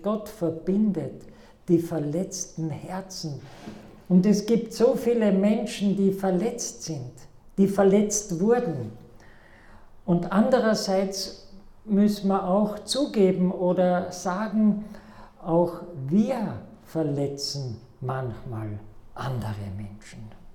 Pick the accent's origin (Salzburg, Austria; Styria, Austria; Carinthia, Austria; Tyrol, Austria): Carinthia, Austria; Klagenfurt; born there; ich bin in Klagenfurt geboren, in einer ganz unreligiösen Familie. Ich bin in der evangelischen Kirche getauft worden